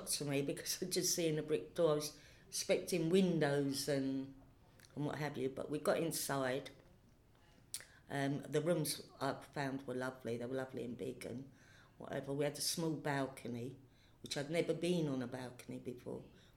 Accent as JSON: {"language": "English", "town": "Kilburn", "region": "London", "country": "United Kingdom", "tie": "born there", "also_born_or_lived": "Thamesmead", "said": "I was born in 1956 in Kilburn, North London, which I lived until I moved to Thamesmead in 1987."}